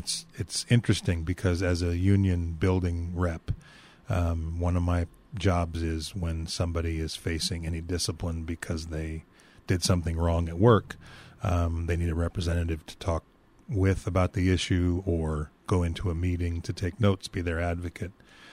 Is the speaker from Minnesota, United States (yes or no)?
no; Spokane, Washington, United States; I don't know if it helps or hurts that I grew up in Spokane.